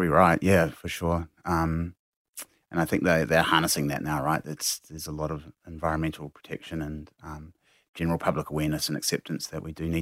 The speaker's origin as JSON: {"language": "English", "town": "Christchurch", "region": "Canterbury", "country": "New Zealand", "tie": "born or raised there", "said": "So I grew up in Christchurch, middle-class family."}